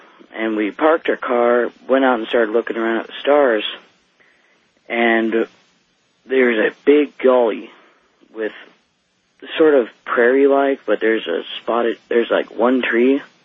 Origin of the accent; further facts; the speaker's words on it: Missoula, Montana, United States; I am from Missoula, Montana.